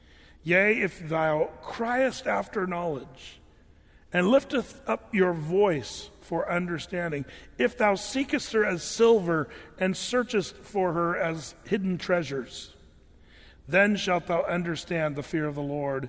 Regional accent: Oregon, United States; I grew up in Southern Oregon

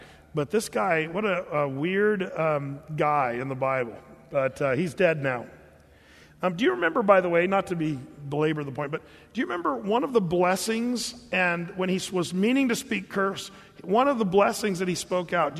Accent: California, United States; born there; "Are you from California?" And I said, "Yes, I was born in California."

